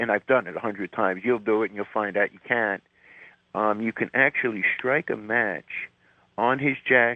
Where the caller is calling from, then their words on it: Montreal, Quebec, Canada; Montreal.